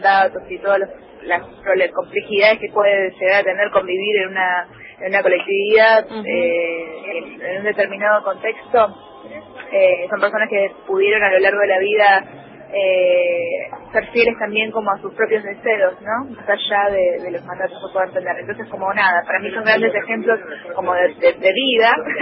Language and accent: Spanish; Argentina; yo de hecho nací acá. Tengo mis papás. Acá. Claro, mis papás son de Corea del Sur ambos, y tanto mi hermana también. Pero yo nací acá. Ellos llegaron y al año nací yo